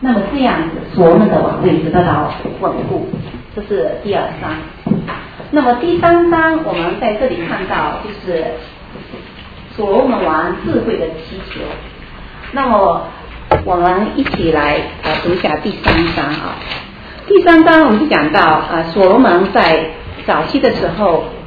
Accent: China; 我们中国人会说人之将死其言也善。

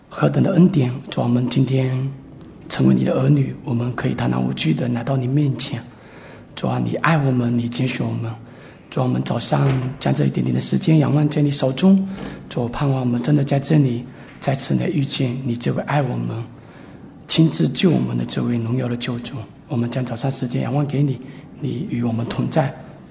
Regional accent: China; moved away; 因为前几年我自己也从中国过来，我也处理这样的事情

